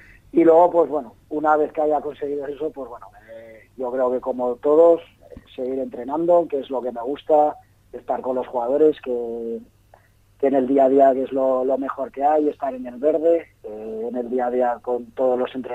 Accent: Almudévar, Aragon, Spain; gente como yo, que somos de Almudévar, de un pueblo de 3.000 habitantes

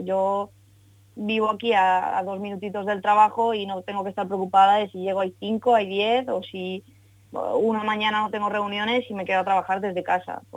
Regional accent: Finland; Yo realmente crecí en Finlandia, pasé parte de mi infancia en Finlandia

